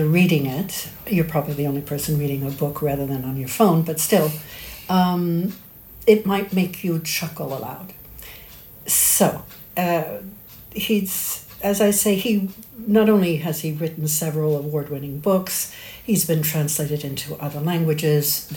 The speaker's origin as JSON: {"language": "English", "country": "United States", "moved": "as an adult", "lives_now": "Europe", "said": "I'm American originally, and I've been living in Europe for longer than I haven't."}